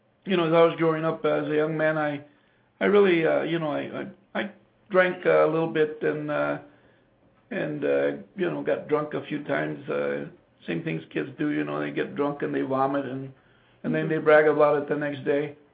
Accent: Tucson, Arizona, United States; also born or lived in San Diego; Well, as I said earlier, I actually am from Tucson. I was born and raised here in Tucson.

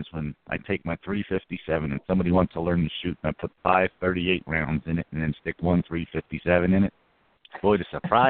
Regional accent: Philadelphia, Pennsylvania, United States; also born or lived in southern New Jersey; I was one of those people that, growing up in the Philadelphia area and then living in southern New Jersey, just outside, a little more rural at the time

